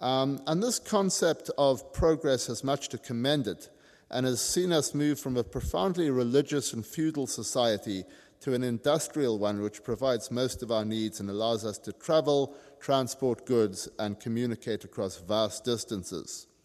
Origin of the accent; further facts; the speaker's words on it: South Africa; trust me, I grew up with this in South Africa.